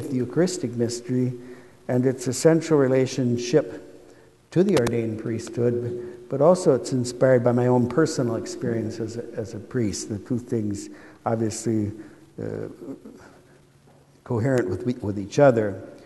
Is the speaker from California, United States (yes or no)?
no; Wisconsin, United States; I grew up in Wisconsin on a dairy farm.